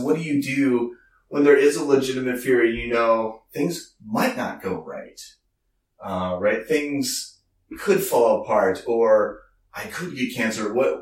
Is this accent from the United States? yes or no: yes; Virginia, United States; But that film was actually filmed near where I grew up in Virginia.